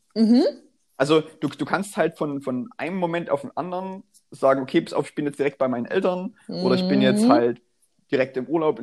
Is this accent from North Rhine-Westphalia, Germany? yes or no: no; Saxony, Germany; ich komme ja auch aus dem Erzgebirge, ne? Und da ist der Boden ja sowieso auch radioaktiv verstrahlt.